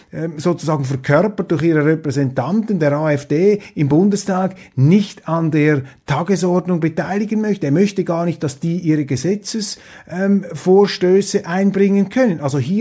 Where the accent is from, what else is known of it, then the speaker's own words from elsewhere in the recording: Switzerland; das beobachte ich als Schweizer mit wachsender Alarmiertheit.